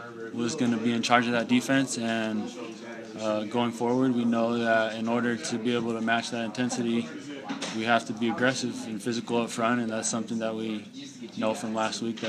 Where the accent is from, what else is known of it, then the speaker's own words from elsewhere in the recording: California, United States; I grew up in Central California, and everyone thought I was Mexican, so it's a lot different out here.